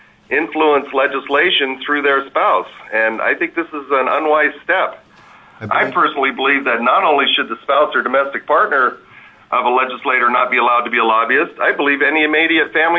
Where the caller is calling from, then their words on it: Anchorage, Alaska, United States; I'm testifying from Anchorage.